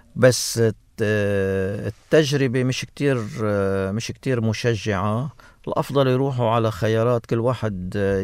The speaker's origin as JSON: {"language": "Arabic", "country": "Lebanon", "said": "أنا مواطن لبناني"}